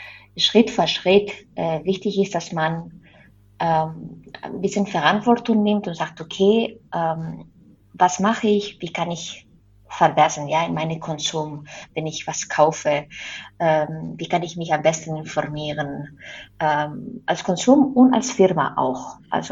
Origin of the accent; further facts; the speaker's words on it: Spain; German is a second language; Und genau, und dann in Spanien, ich komme ja aus Spanien.